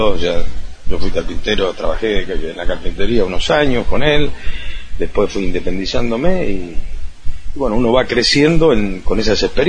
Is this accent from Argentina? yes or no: yes; Puerto San Julián, Santa Cruz, Argentina; soy nativo de Puerto San Julián, nací en el 56, con 62 años. Mi familia, mis padres son oriundos de acá, de nuestra Santa Cruz.